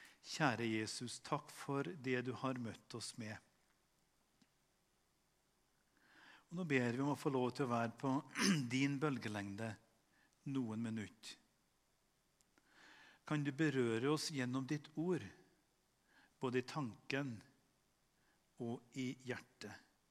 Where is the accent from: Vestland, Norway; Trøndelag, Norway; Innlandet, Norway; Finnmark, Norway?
Trøndelag, Norway; moved away; Jeg kommer fra Namdalen opprinnelig, nabokommunen til Namsos vest for på andre siden av fjorden. Men det er lenge siden jeg bodde der oppe. Jeg flyttet derfra i 87.